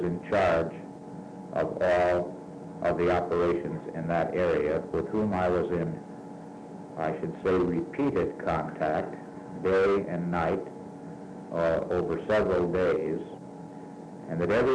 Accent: Scarborough, New York, United States; now in Vienna, United States; My family are living in Vienna, Virginia, but I come from Scarborough.

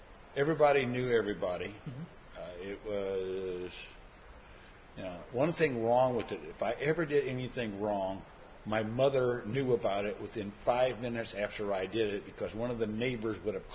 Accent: Chicago, Illinois, United States; born there; She became pregnant mm-hmm. and was sent back to the States, and I was born in Chicago, Illinois.

